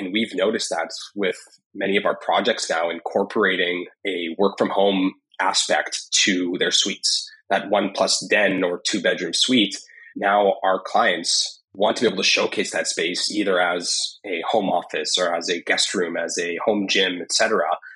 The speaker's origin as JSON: {"language": "English", "town": "Winnipeg", "region": "Manitoba", "country": "Canada", "lives_now": "Toronto, Canada", "said": "Like when I moved from Winnipeg to Toronto, aka Las Vegas, I didn't have that opportunity to see a place to rent"}